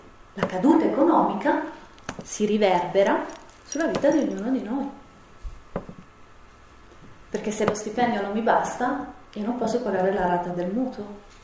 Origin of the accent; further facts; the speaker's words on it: Umbria, Italy; moved away as an adult; Io sono umbra e mi sono trovata a dover andare all'estero per portare avanti il mio mestiere